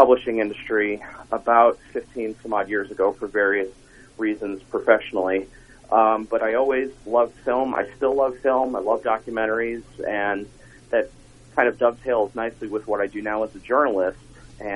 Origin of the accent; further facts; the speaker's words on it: White House Station, New Jersey, United States; we premiered it in White House Station in my hometown